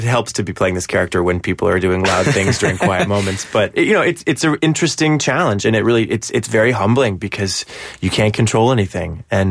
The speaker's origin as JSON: {"language": "English", "town": "West Bridgewater", "region": "Massachusetts", "country": "United States", "lives_now": "New York, United States", "said": "I am. I'm from West Bridgewater, Massachusetts."}